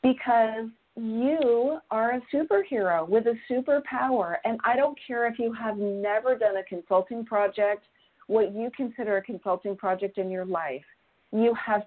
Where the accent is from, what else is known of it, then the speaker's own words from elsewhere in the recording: California, United States; now in San Diego, United States; I'm a Silicon kid. I grew up in Silicon Valley.